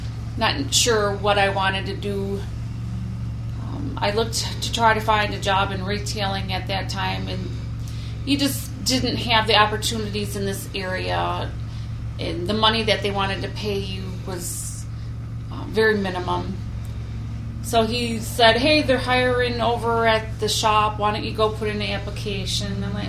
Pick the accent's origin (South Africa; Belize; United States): United States; Bay City, Michigan; born there; Originally being from Bay City, I came down to the Lansing area in 1980 to go to school at Michigan State University